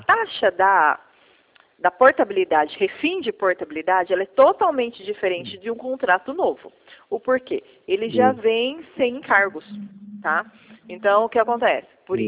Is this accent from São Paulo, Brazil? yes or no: yes; Mogi Guaçu, São Paulo, Brazil; Como eu sou daqui de Mogi Guaçu